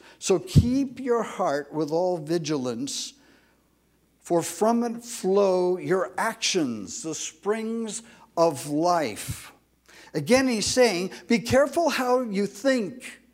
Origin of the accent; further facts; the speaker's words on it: California, United States; And even if I were to move there as a Californian to Hawaii, therefore I'm becoming a Hawaiian.